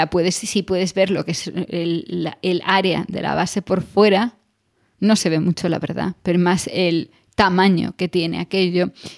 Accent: Galicia, Spain; como buena gallega que soy

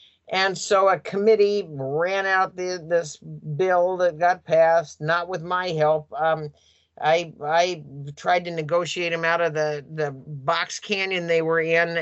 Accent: Oregon, United States; I grew up over in Central Oregon

